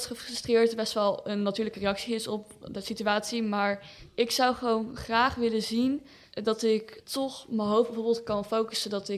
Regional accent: Breda, North Brabant, Netherlands; Ik ben 16 jaar. Ik kom uit Breda.

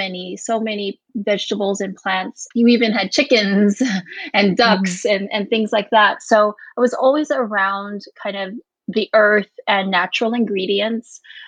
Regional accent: Guam; born there; You know, I was born on Guam.

